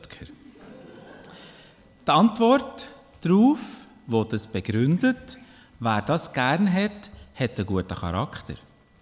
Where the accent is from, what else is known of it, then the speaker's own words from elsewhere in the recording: Switzerland; Schliesslich sind wir Schweizer.